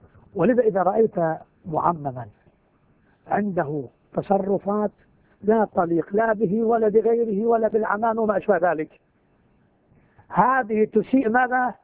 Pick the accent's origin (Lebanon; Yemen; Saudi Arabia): Lebanon; قلنا لا يا عم نحن لا ربط، نحن لبنانيين،